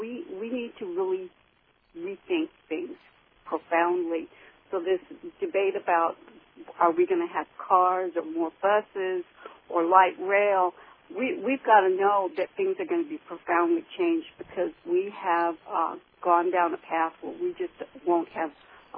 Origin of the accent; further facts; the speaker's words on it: Pico Rivera, California, United States; now in Santa Monica, United States; I'm living in Santa Monica now, and I grew up in Pico Rivera.